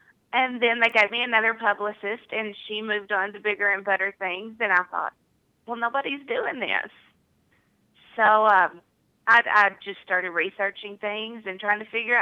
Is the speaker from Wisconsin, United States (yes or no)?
no; Mount Vernon, Ohio, United States; a mansion that is maybe 30 minutes away from my hometown here in Mount Vernon.